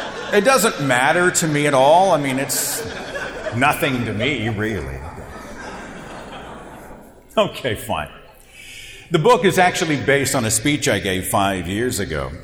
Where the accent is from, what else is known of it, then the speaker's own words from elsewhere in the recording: Tulsa, Oklahoma, United States; I was driving in my hometown. I live in Tulsa, Oklahoma